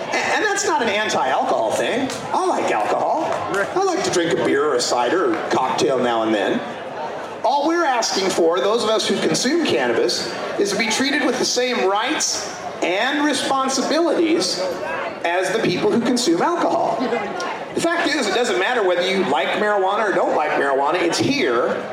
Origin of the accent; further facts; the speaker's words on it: Portland, Oregon, United States; I'm from Portland, Oregon. There are 9 different pot shops on the boulevard where I live.